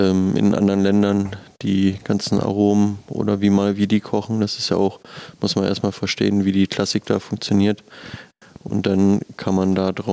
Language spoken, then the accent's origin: German; Germany; Als Deutscher natürlich Butter.